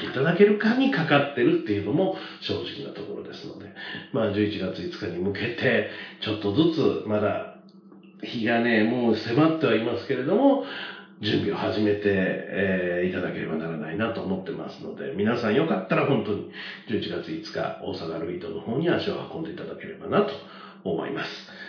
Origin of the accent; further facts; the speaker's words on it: Kyoto, Japan; しかも地元京都に来てくれるのにもかかわらず行けないと。